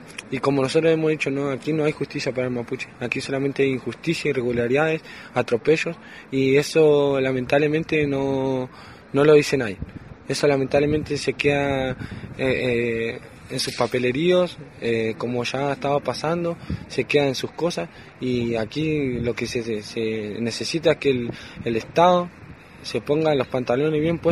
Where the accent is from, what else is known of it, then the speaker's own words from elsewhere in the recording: Chubut, Argentina; como decía, soy allá de las Pulofas de Resistencia del Departamento Cusame